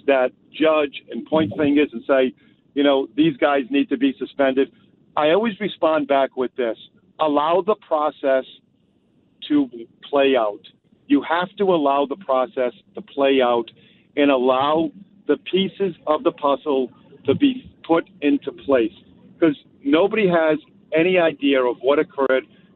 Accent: Rhode Island, United States; I'm actually an elected official right now in my hometown in the state of Rhode Island.

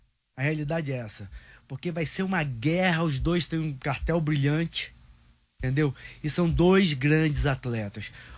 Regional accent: São Paulo, Brazil; É, na minha terra.

